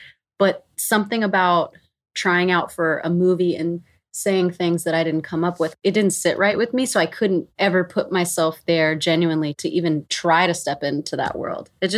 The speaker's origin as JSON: {"language": "English", "region": "Mississippi", "country": "United States", "tie": "born or raised there", "also_born_or_lived": "Nashville", "said": "because my actual memories of growing up in Mississippi, it's not like they're all doom and gloom"}